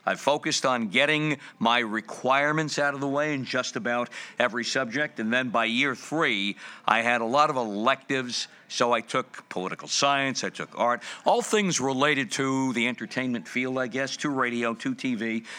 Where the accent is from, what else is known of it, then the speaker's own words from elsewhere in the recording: New York City, New York, United States; Well, it all began when I was in high school at the old St. Agnes High School on 44th Street in Manhattan. I grew up in East Harlem, and I remember it was 1973, and I was a junior.